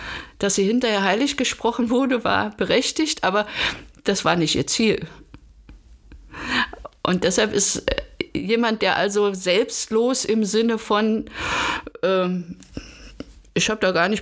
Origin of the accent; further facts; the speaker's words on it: Berlin, Germany; Ich bin Berlinerin, aber ich arbeite auch europaweit. Allerdings coachen kann ich nur in Deutsch, weil da kommt es auch auf die Feinheiten der Sprache an. Und ich beherrsche keine zweite Sprache so gut wie Deutsch.